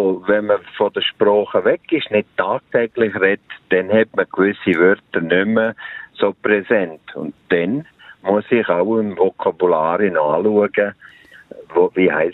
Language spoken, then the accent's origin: German; Graubünden, Switzerland; first language Romansh; German is a second language; now in Lucerne, Switzerland; Das ist Bündner Oberland, ja, wo ich aufgewachsen bin.